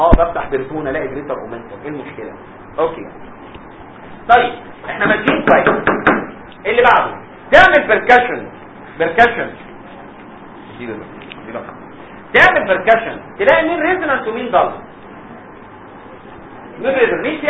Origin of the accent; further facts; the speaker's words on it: Egypt; احنا عندنا في مصر مفيش حاجه بتبور